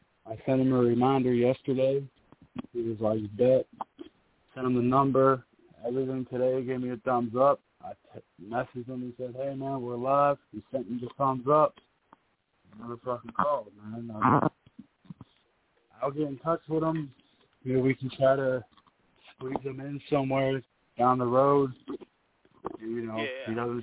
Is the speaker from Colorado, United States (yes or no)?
no; Pittsburgh, Pennsylvania, United States; But, like, I'm from Pittsburgh, dude.